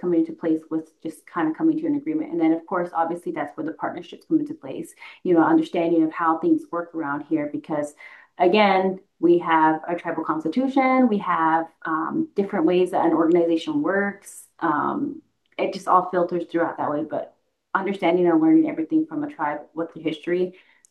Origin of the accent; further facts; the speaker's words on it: Arizona, United States; I'm not an enrolled member here with Winnebago. My husband is, but I come from the Navajo tribe in Arizona, and we have different historical traumas that we've endured.